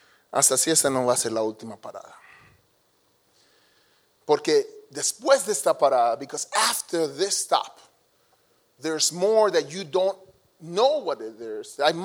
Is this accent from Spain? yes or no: no; Colombia; Yo soy de Colombia.